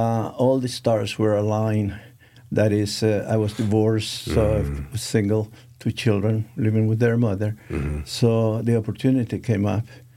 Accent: Nicaragua; since I'm from Nicaragua and they had a dictatorship there, military dictatorship for the last 40 years

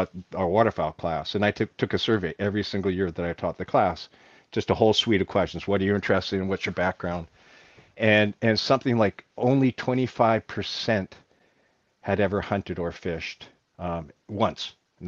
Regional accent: Canada; And so for me, growing up in Canada, doing a lot of time up in the bush

